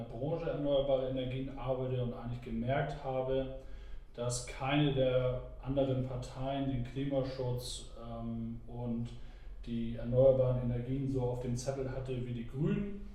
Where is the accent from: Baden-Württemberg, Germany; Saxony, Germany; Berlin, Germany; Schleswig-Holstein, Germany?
Schleswig-Holstein, Germany; Hattstedt; born there; now in Horst, Germany; als gebürtiger Hatstedter und mittlerweile nach Horst gezogen, da habe ich natürlich sehr viele Verbindungen, auch in die Hatstedter Marsch.